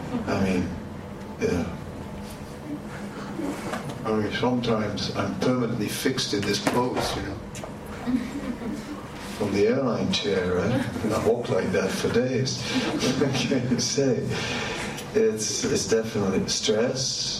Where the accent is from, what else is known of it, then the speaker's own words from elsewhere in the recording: Amsterdam, North Holland, Netherlands; English is a second language; So there are many things, many ways, and I'm from Amsterdam and there is another type.